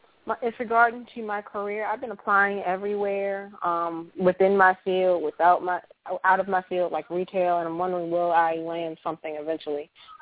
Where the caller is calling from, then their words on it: Virginia, United States; from Virginia.